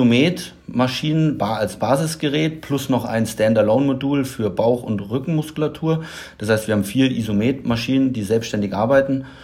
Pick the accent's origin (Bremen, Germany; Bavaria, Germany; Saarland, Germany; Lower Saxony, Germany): Bavaria, Germany; Nuremberg; moved away as an adult; now in Berlin, Germany; Gebürtig bin ich eher im süddeutschen Raum zu Hause. Ich bin gebürtiger Nürnberger. Ja, aber die wunderschöne Stadt Nürnberg habe ich schon relativ früh verlassen, also direkt nach dem Abitur, dann über Umwege tiefstes Westdeutschland dann nach Berlin gekommen. 2010, genau. 2010.